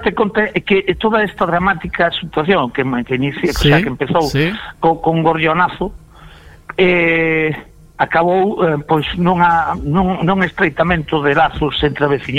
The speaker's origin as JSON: {"language": "Galician", "town": "Esteiro", "region": "Galicia", "country": "Spain", "said": "A ver, eu son de Esteiro, de Muros"}